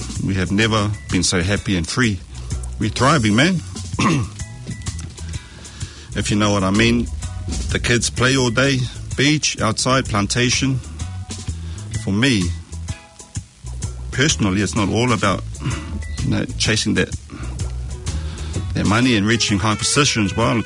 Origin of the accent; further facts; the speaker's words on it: Auckland, New Zealand; We grew up in Grey Lynn. My brothers and I were born and raised in Grey Lynn.